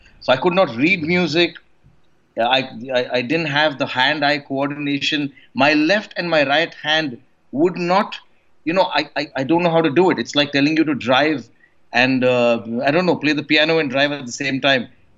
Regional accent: India; Well, I'm from India.

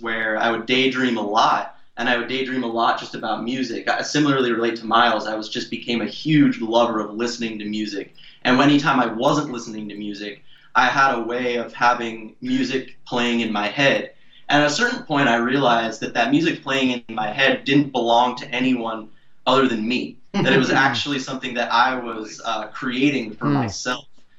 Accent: Oakland, California, United States; When I was young, I grew up in California. I grew up in Oakland, in the Bay Area

